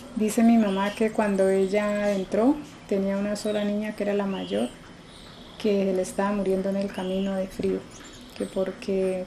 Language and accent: Spanish; Naya, Cauca, Colombia; Soy de acá del Naya, nací acá y mis padres pues fueron los primeros que entraron, fueron los colonos.